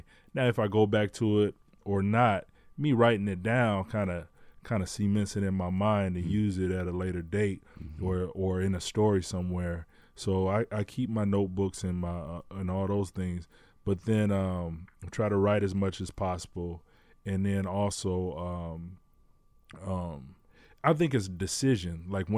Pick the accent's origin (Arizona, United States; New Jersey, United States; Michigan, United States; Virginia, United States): Michigan, United States; Detroit; would have went to school away from Michigan. You know, I probably would have ventured out away from my hometown.